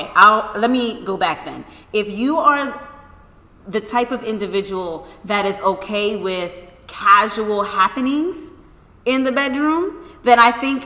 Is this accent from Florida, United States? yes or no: no; Philadelphia, Pennsylvania, United States; I'm from Philly.